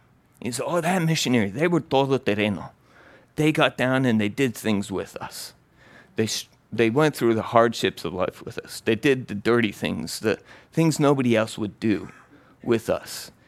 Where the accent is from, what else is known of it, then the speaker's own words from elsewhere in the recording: Ecuador; moved away; as a missionary kid was that transition of, I grew up in Ecuador, moving to a new culture, a new country